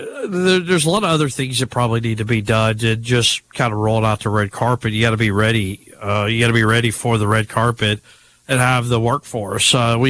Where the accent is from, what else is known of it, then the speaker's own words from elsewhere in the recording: Alabama, United States; if I grew up in Alabama, but if I could pick anywhere to live in Alabama, where would I live?